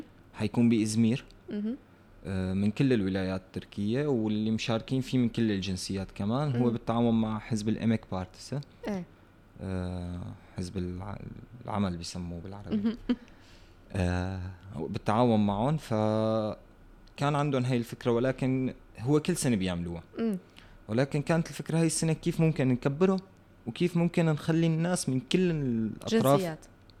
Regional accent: Syria; now in Istanbul, Turkey; يعني هلا نحن قلنا هون 10 سنين كسوريين

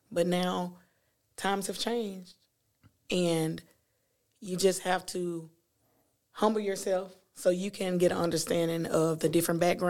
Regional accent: Sylacauga, Alabama, United States; I was born and raised in Sylacauga.

